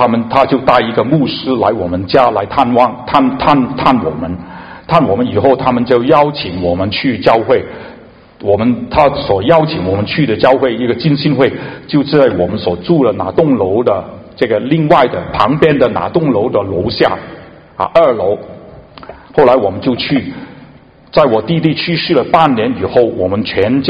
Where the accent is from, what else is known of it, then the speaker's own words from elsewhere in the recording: Hong Kong; 我原籍我是在香港出生长大，但是我的父母不是在香港的出生长大的，我父母是来自中国，其实大部分的香港都是来自中国啊。我们是海南人，大家听过海南吧？